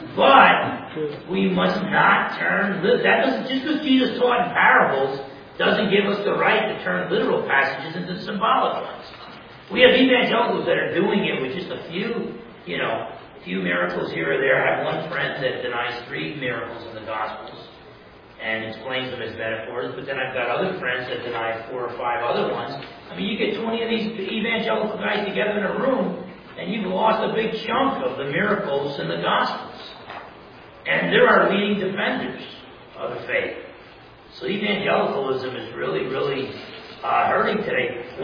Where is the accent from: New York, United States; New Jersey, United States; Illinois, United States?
New Jersey, United States; Now I'm from New Jersey, so a little bit pessimistic after this picture, but it is going down.